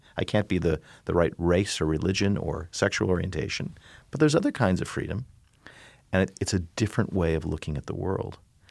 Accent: Germany; I grew up in East Germany.

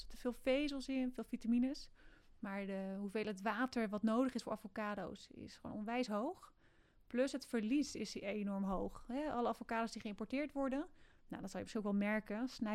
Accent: Enkhuizen, North Holland, Netherlands; want ik kom zelf uit Enkhuizen.

